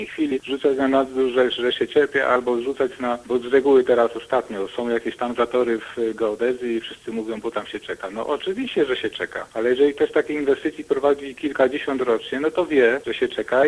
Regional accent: Łódź, Łódź Voivodeship, Poland; staram się jako łodziak od zawsze pomóc

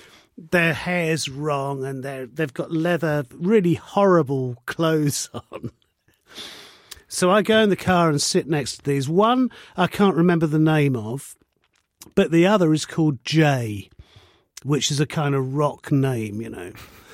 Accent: England, United Kingdom; from England anymore.

